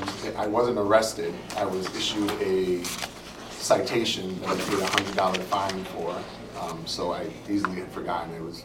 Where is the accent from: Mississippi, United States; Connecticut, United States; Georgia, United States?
Connecticut, United States; East Hartford; now in Hebron, United States; I'm from East Hartford. I lived there, was born there, bought my first house there. Me and my wife recently moved to Hebron